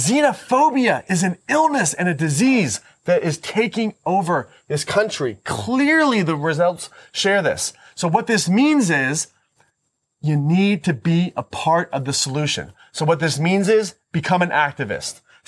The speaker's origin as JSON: {"language": "English", "country": "United States", "said": "First and foremost, I'm responding as an American."}